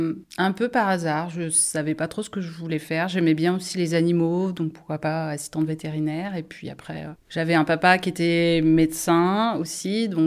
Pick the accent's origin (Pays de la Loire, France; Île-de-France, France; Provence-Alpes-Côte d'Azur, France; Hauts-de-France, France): Pays de la Loire, France; Angers; moved away as an adult; Donc moi, je suis née à Angers. J'ai grandi à Angers jusque quand j'ai eu mon bac, en fait, je suis partie faire mes études à Paris